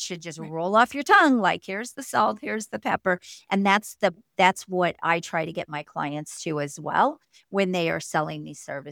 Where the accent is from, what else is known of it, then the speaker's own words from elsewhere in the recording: Missouri, United States; I'm a Missouri girl, so yeah.